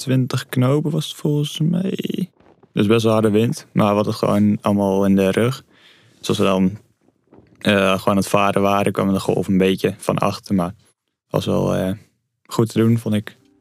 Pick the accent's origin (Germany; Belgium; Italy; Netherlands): Netherlands; Stadskanaal, Groningen; 19 jaar oud. Ik kom uit Stadskanaal.